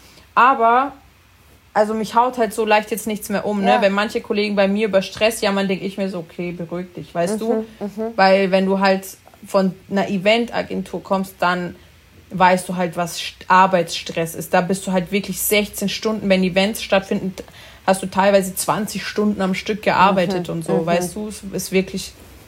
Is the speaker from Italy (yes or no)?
yes; Italy; als Italiener